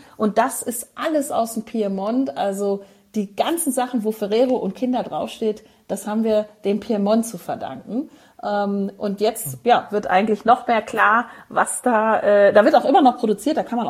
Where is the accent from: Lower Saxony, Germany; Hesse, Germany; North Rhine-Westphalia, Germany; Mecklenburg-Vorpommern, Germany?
Hesse, Germany; Frankfurt; born there; aus Frankfurt, wo ich geboren bin